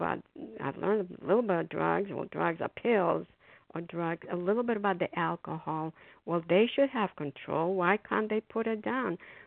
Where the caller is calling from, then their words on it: Massachusetts, United States; and I'm calling from Massachusetts.